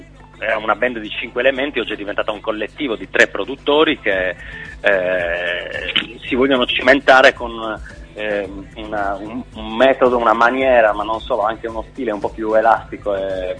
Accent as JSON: {"language": "Italian", "town": "Cagliari", "region": "Sardinia", "country": "Italy", "said": "noi sardi, veniamo da Cagliari"}